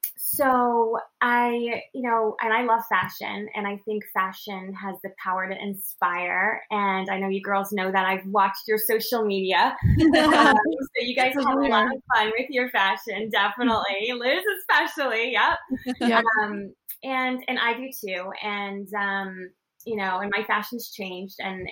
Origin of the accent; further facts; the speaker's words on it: New York, United States; and plus I'm a New Yorker, right?